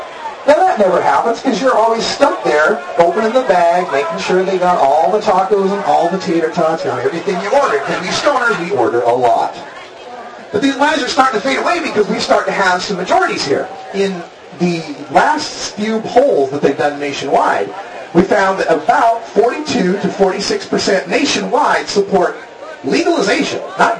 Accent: Idaho, United States; I was baptized Mormon as a kid, but I was from Idaho. It's kind of required.

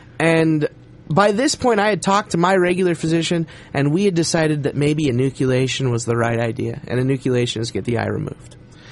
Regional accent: Roseburg, Oregon, United States; I went down to my hometown in Roseburg last Sunday

